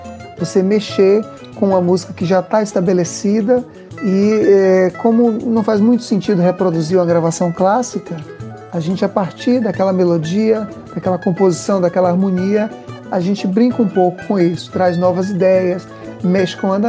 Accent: Santo Antônio de Jesus, Bahia, Brazil; lá no recôncavo baiano, na minha cidade natal, Santo Antônio de Jesus.

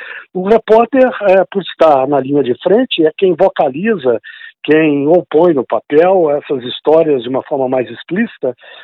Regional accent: Uberlândia, Minas Gerais, Brazil; also born or lived in Patrocínio; nasci em Patrocínio, no interior, no Alto Paranaíba, uhum, próximo a Uberlândia, 170 quilômetros, se não me engano, mas fui criado boa parte da vida em Uberlândia, depois me mudei para Belo Horizonte e viajei o estado inteiro exercendo a profissão.

